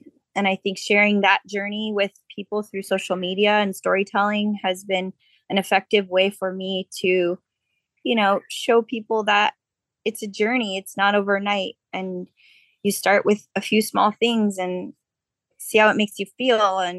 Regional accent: San Diego, California, United States; Yeah, I grew up in San Diego, between North County, for most of my young life, and a little bit in Point Loma area as well.

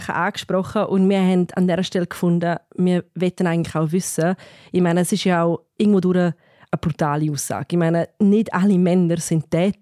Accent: Graubünden, Switzerland; Wir sind beide in Graubünden in einem Dorf aufgewachsen

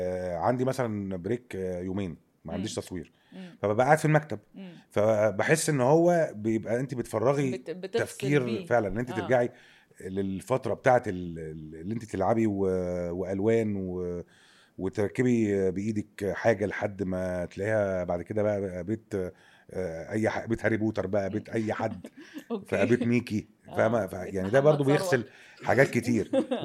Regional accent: Egypt; وده اعتقد ان هو سيستم فينا احنا كمصريين عموما

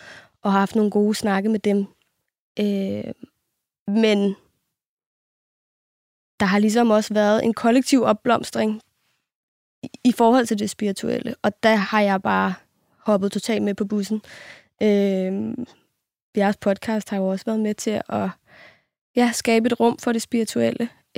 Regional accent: Copenhagen, Capital Region of Denmark, Denmark; I og med, at jeg er opvokset på Christiania, og i og med, at jeg er opvokset i kollektiv på Christiania

